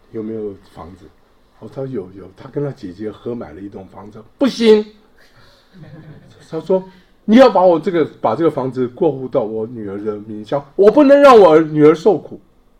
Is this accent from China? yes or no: no; Taiwan; 因为我是台湾来的。我们台湾来是没有讲到这个彩礼啊，是没有这些东西的。